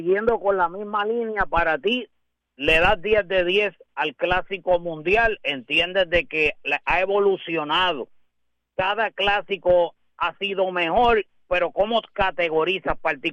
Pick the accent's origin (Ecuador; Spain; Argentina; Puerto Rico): Puerto Rico; nosotros como puertorriqueños